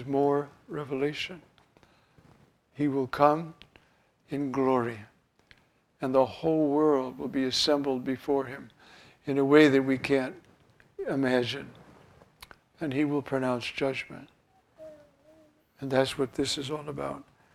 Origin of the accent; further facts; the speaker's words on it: New York City, New York, United States; Well, I'm a New Yorker. I mean, I've seen Broadway.